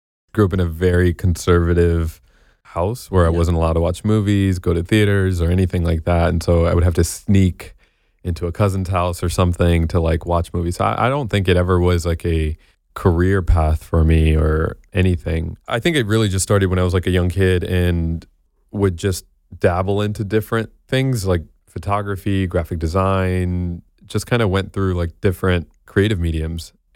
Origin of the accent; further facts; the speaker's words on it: Florida, United States; now in Los Angeles, United States; A couple FL boys.